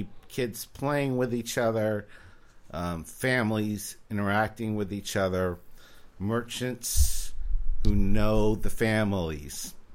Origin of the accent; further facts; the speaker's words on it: Maryland, United States; And I grew up in Maryland.